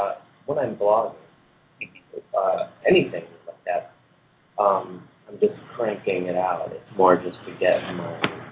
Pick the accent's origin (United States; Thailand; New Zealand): United States; Cleveland, Ohio; I do like PBR, but I'm from Cleveland.